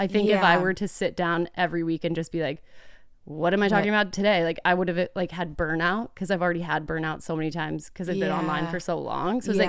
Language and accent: English; Texas, United States; I'm like, I at the end of the day, I am from Texas. Like I'm just a girl.